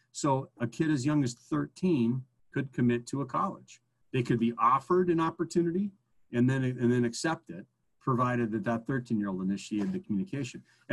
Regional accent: Minnesota, United States; I'm from Minnesota, so I'll say that kid in Minnesota

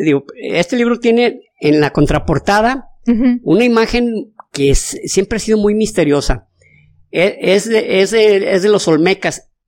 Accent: Mexico; Los mexicanos somos la mezcla entre españoles y mexicas, entre españoles y tecuejes, españoles y mayas

